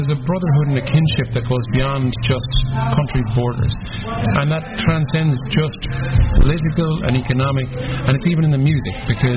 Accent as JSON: {"language": "English", "country": "Ireland", "tie": "born or raised there", "said": "growing up in Ireland, America and Ireland have a huge affinity"}